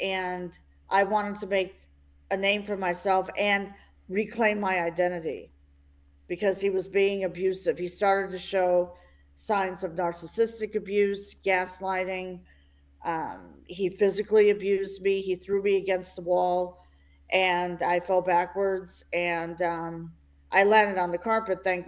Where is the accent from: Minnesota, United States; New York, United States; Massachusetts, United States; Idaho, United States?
Minnesota, United States; was born and raised in Minnesota. I came from a Greek family.